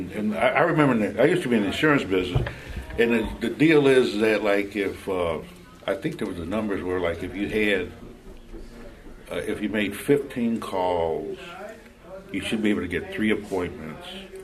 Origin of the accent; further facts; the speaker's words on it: Buffalo, New York, United States; I remember growing up in Buffalo, very small congregation, you know, very small, and we had a few congregations in Rochester, 60 miles away